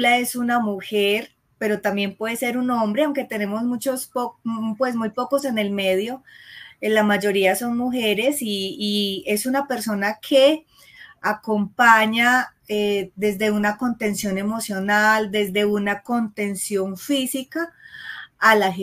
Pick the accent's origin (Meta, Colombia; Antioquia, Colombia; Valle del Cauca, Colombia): Antioquia, Colombia; Medellín; Soy de Colombia, de la ciudad de Medellín.